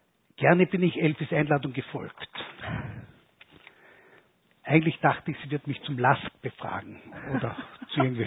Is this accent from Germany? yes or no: no; Linz, Upper Austria, Austria; ich bin Linzer, bin auf der Landstraße aufgewachsen, dann in der Blumauerstraße, habe an der Goetheschule meine Volksschule absolviert, war dann in der Fadingerstraße in der Realschule.